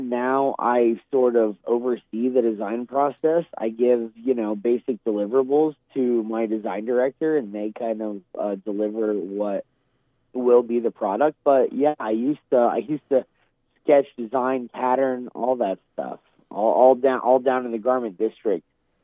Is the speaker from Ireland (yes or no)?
no; Indianapolis, Indiana, United States; now in Los Angeles, United States; Yeah, so I moved to L.A. recently. I'm from the Midwest, Indianapolis, Indiana.